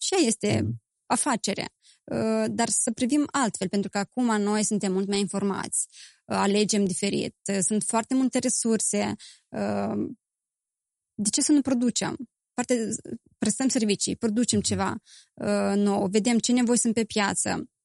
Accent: Chișinău, Moldova; moved away as an adult; also born or lived in Romania; Am crescut în Chișinău, mi-am făcut studiile liceale în Chișinău, apoi am plecat în România, unde mi-am făcut studiile universitare, Erasmus în Grecia

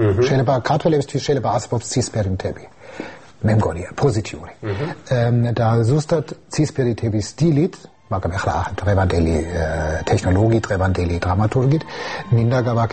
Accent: Germany; Georgian is a second language; now in Georgia; ჩემი გერმანული ფსიქოლოგიით და ჩემი ბავშვობიდან, ჩემი მოგონებები რაც მე მაქვს გერმანიდან

